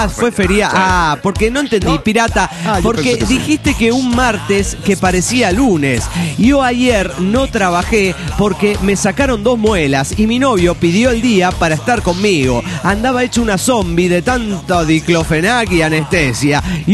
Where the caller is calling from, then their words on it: Neuquén, Argentina; de Neuquén, Argentina.